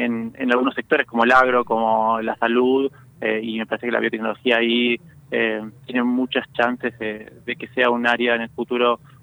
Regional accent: San José de Feliciano, Entre Ríos, Argentina; Yo soy de Feliciano, fui toda mi vida al sistema público, primaria, secundaria, universidad pública, después creé mi empresa, ahora siempre estoy afuera.

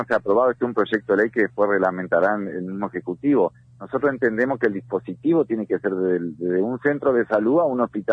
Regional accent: Gualeguaychú, Entre Ríos, Argentina; Nosotros nos fuimos los 3 de Gualeguaychú y volvimos los 3, no como queríamos, pero volvimos los 3.

